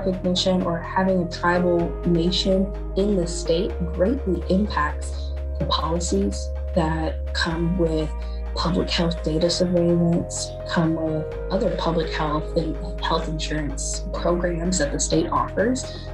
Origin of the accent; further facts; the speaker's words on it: Missouri, United States; also born or lived in Louisiana, United States; which is where I was born. We moved to Missouri whenever I was 6 years old. Growing up in Missouri is definitely different being away from my tribe